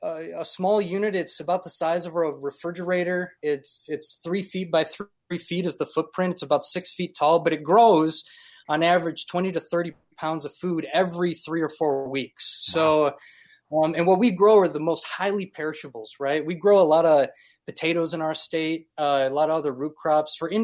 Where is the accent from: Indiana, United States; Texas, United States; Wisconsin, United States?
Wisconsin, United States; Appleton; also born or lived in New York; Well, I'm actually originally from Appleton, Wisconsin. I moved out to New York back in the day for the opera career